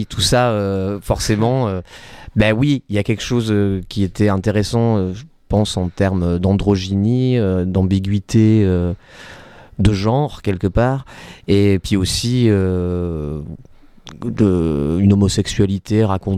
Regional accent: Limoges, Nouvelle-Aquitaine, France; De base, oui, je suis né à Limoges, j'ai vécu à Limoges pendant un certain temps, effectivement.

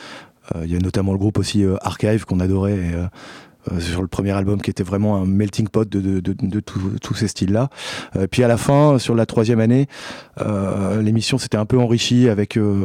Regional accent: Clermont-Ferrand, Auvergne-Rhône-Alpes, France; also born or lived in Lyon / Paris; now in Tulle, France; je suis natif de Clermont-Ferrand, où j'ai fait mes premières armes, où j'ai étudié. Ensuite, j'ai bougé un peu à Lyon, à Paris, où j'ai passé 20 ans sur diverses activités musicales. Et donc, je viens d'arriver à Tulle.

